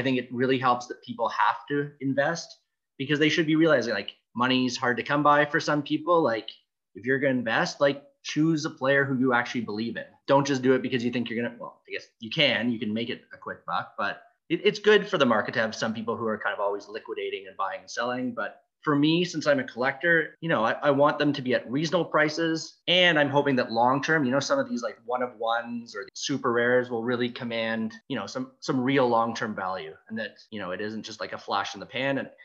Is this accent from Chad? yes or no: no; Canada; I always do everything kind of in American dollars, even though I'm Canadian.